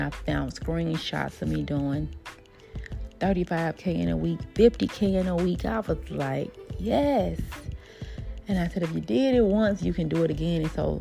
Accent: Memphis, Tennessee, United States; And I am from Memphis, Tennessee. And Memphis is super small. So, you know, the word gets around pretty fast. And so I was pretty popular in Memphis.

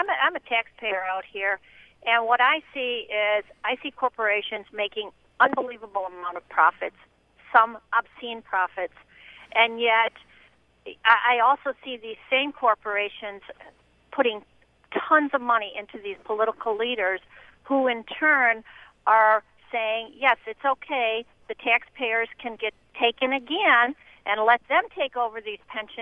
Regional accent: United States; I'm an American taxpayer out here, and that's what I see.

